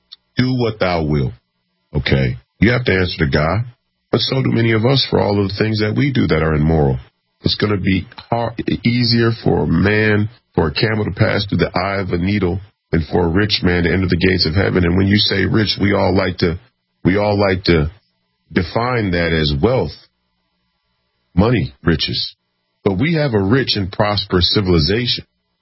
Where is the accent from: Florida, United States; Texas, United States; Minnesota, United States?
Minnesota, United States; Minneapolis; I grew up here in Minneapolis, Minnesota.